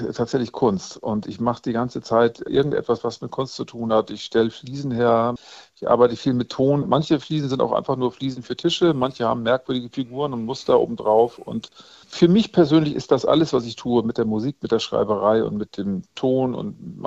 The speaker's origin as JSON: {"language": "German", "town": "Lütjenburg", "region": "Schleswig-Holstein", "country": "Germany", "tie": "born or raised there", "said": "Ja, mit Daniel Richter komme ich ja aus dem gleichen Ort. Wir sind ja beide in Lütjenburg an der Ostsee aufgewachsen"}